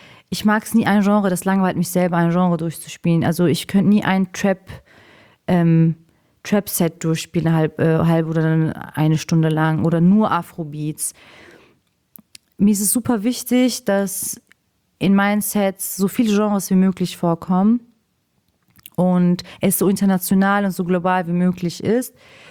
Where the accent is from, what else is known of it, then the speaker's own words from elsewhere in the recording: Cologne, North Rhine-Westphalia, Germany; Als Kölner ja sowieso